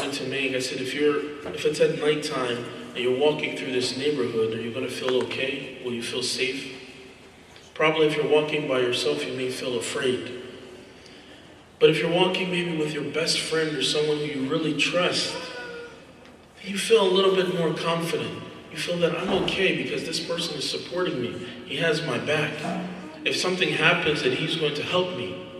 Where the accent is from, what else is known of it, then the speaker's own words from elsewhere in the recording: Philadelphia, Pennsylvania, United States; I'm from Philadelphia, and we have really bad neighborhoods and ghettos and projects and things like that.